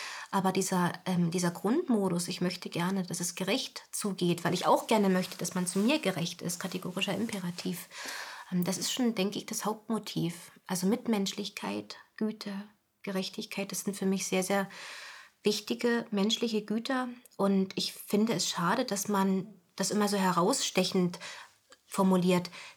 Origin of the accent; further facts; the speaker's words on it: Potsdam, Brandenburg, Germany; Und ich bin in Potsdam zur Welt gekommen, am Stern. Und mein Kindergarten, der lag direkt an der Havel.